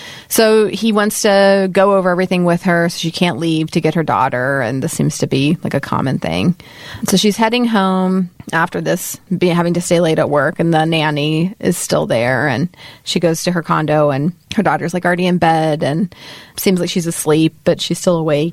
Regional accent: Texas, United States; So maybe I'm from Texas, but I'm not from the South.

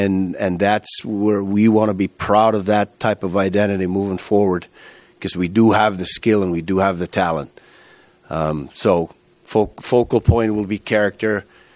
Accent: Finland; reminds me a little bit of my home country, Finland, because with the 5.5 million people that we have, hockey is by far the biggest sport

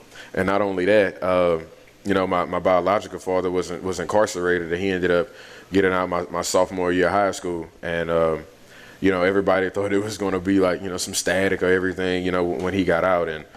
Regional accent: Lafayette, Louisiana, United States; this where me learning the French and everything, you know, growing up in Lafayette

